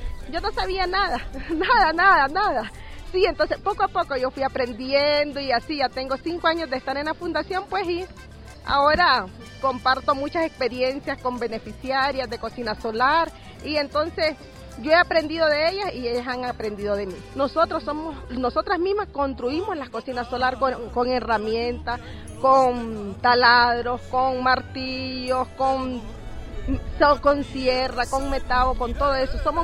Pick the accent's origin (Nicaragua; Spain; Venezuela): Nicaragua; también soy de Nicaragua